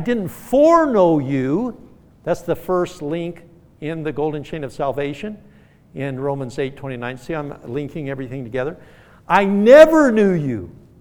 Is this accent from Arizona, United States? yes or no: yes; Arizona, United States; I like the Suns because I came from Arizona.